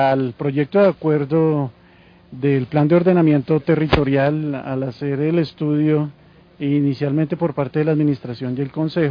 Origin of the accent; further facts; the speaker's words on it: Paulo VI, Bogotá, Colombia; yo viví desde el año 70 hasta el año 86 aquí en Paulo VI. Yo soy niño de Paulo VI